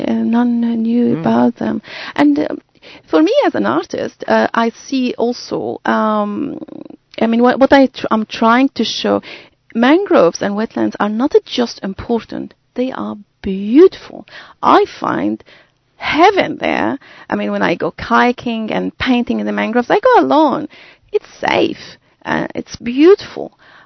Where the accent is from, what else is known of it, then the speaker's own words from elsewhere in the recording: Larnaca, Larnaca District, Cyprus; now in United Arab Emirates; I mean, I'm from the Mediterranean. My family town is close to Turkey and Cyprus. Larnaca, where I got married.